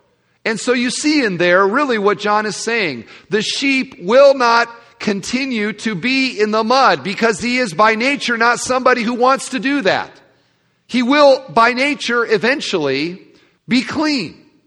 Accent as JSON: {"language": "English", "region": "Iowa", "country": "United States", "said": "I am from Iowa."}